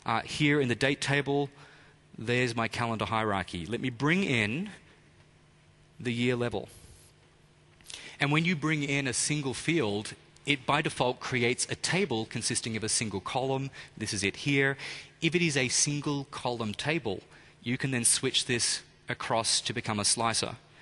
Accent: Melbourne, Victoria, Australia; And I'm from Melbourne, so let me focus in on here.

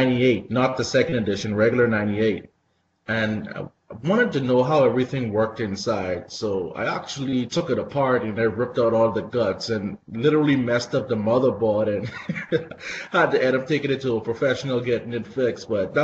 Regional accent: Bahamas; Back growing up in the Bahamas, a lot of people didn't know how to fix computers, so I just took it upon myself to get started with everything and started with my own.

